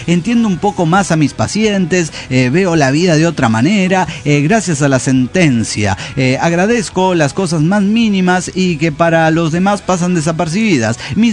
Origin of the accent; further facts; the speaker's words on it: Cuernavaca, Morelos, Mexico; de Cuernavaca, Morelos, México.